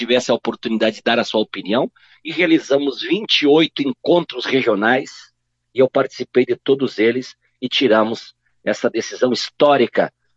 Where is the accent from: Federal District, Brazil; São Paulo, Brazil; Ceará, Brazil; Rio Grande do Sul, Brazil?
Rio Grande do Sul, Brazil; Miraguaí; venho do interior do estado, nasci em Miraguaí, lá na região Celeiro. Sou um dos 9 filhos do … da Dona Otília.